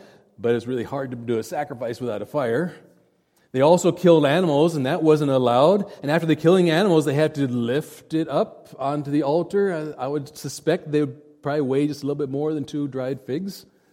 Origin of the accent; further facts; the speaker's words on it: India; I remember growing up in India at boarding school.